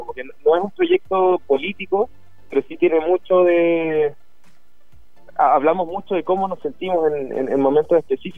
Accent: Chile; Es un desconcepto que teníamos todos nosotros como ciudadanos chilenos

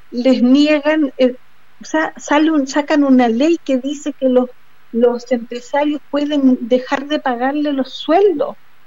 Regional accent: Chile; nosotros somos chilenos, no somos los del exterior, somos los chilenos.

